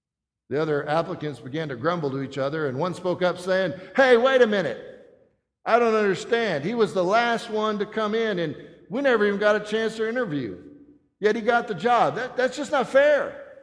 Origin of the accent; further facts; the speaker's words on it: Brady, Texas, United States; he was my pastor when I was a youth growing up in Brady, Texas.